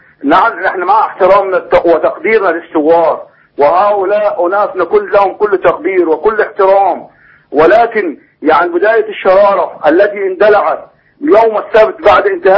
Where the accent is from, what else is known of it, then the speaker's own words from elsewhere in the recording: Upper Egypt, Egypt; عندنا في الصعيد